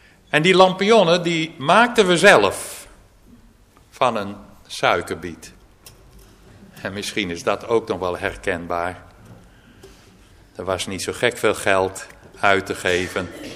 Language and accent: Dutch; Kollum, Friesland, Netherlands; Ik ben geboren en getogen in Kollum, een dorp in het noordoosten van Friesland.